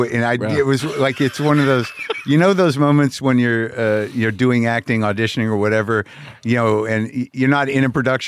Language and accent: English; New Mexico, United States; also born or lived in Boston; Well, I grew up in New Mexico.